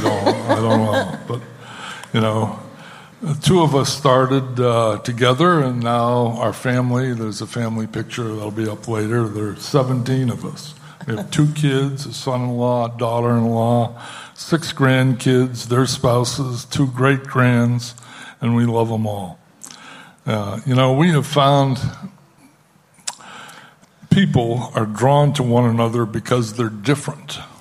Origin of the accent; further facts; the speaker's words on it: New England, United States; I grew up in New England, in a church with a lot of rules, a lot of regulations and rituals